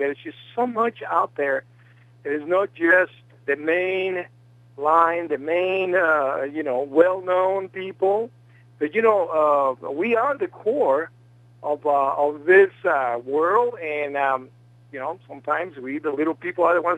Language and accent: English; Mexico City, Mexico; moved away; I've never seen snow growing up in Mexico City. And, you know, Mexico City is warm all the time. It's never snowing.